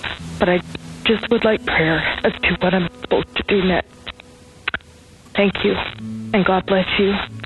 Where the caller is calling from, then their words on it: British Columbia, Canada; I'm calling from British Columbia, Canada.